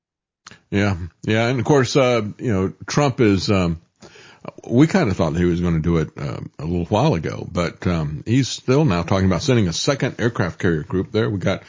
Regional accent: Florida, United States; And I know I grew up in Florida.

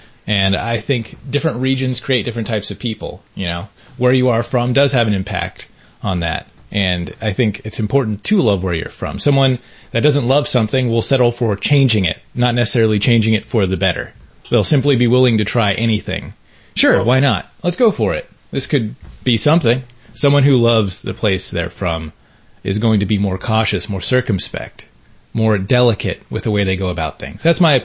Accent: Texas, United States; I'm from Texas. Texas is the best.

